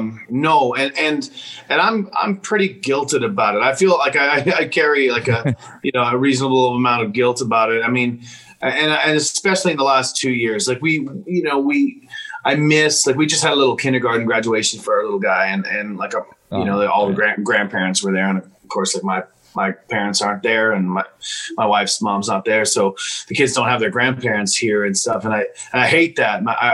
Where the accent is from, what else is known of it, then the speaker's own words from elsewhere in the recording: Pembroke, Ontario, Canada; now in Tennessee, United States; I'm Canadian at heart. I'm from, you know, small town Pembroke, Ontario. But our journey here in Tennessee started in 2006.